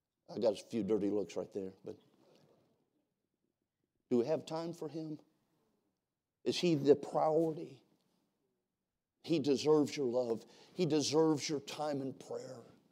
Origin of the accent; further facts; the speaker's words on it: California, United States; where I grew up in California. We didn't have Pop Warner or that kind of thing for little guys.